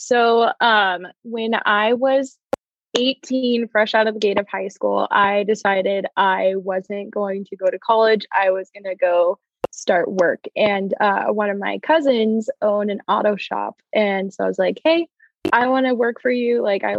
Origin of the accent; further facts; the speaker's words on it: Denver, Colorado, United States; I'm from Denver, Colorado, a little bit closer to like Lakewood or Golden.